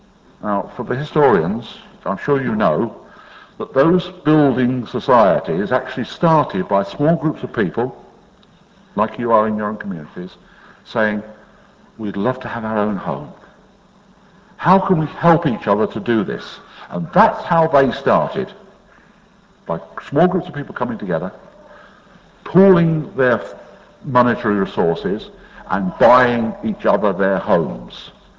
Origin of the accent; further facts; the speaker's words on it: Jersey; I come from Jersey, this is in the Channel Islands